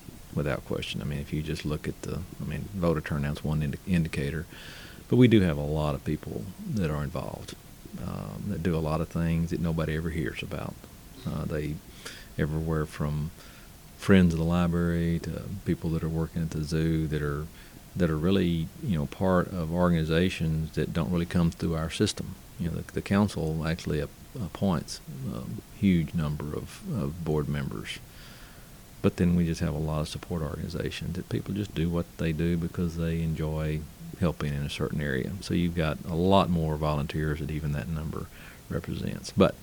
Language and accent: English; Waco, Texas, United States; I grew up in Waco, and I love the town.